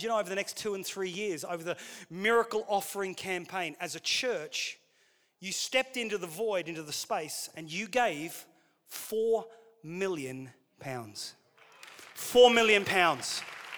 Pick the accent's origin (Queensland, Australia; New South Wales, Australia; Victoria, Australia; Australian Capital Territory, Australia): Queensland, Australia; I was recently back in Australia in the home church that I grew up in Queensland